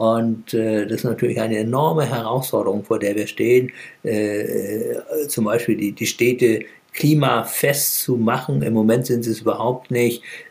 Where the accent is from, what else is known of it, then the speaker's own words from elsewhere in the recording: Hamburg, Germany; born there; Ich bin auch in Hamburg geboren.